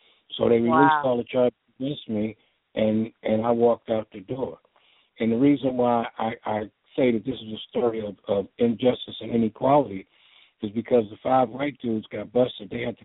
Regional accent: Harlem, New York, United States; because in Harlem, where the area I grew up in, between 118th Street, 116th Street, about 114th and 125th Street, had a lot of West Indians.

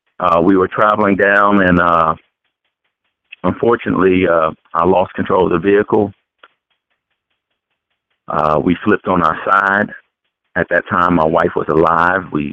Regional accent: Waldorf, Maryland, United States; I'm from Waldorf, Maryland. I'm 41 years old.

